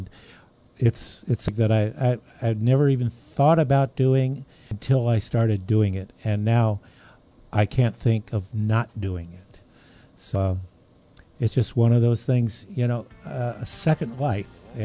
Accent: California, United States; I love horses, and I come from California, and I was in a group called the California Rangers

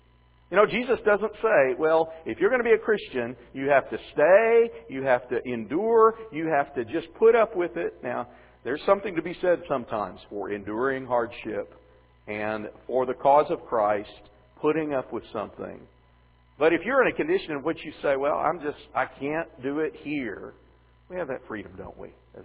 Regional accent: Springfield, Missouri, United States; we don't have the rivers and streams and trees and hills that I grew up with in Springfield, Missouri.

